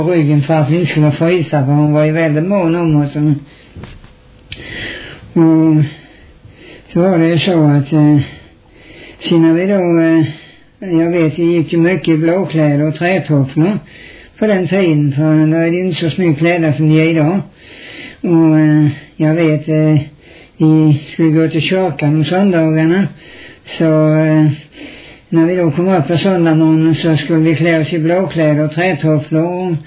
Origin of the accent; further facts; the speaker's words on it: Knislinge, Skåne, Sweden; born there; now in Hässleholm, Sweden; jag är numera bosatt i Hässleholm, jag är i Skåne. Och jag är född i Knislinge, Kristianstad län.